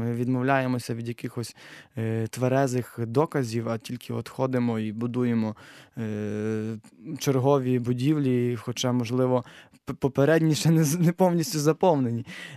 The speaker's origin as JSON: {"language": "Ukrainian", "region": "Lviv Oblast", "country": "Ukraine", "moved": "yes", "lives_now": "Poland", "said": "я з Галичини, з-під Львова, і в Польщі вже десь четвертий рік."}